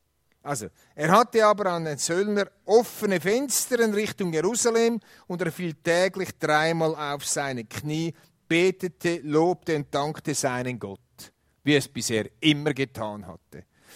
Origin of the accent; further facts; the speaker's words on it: Switzerland; Jetzt sind wir ja als Schweizer oft so, dass wir Sachen gegeneinander ausspielen.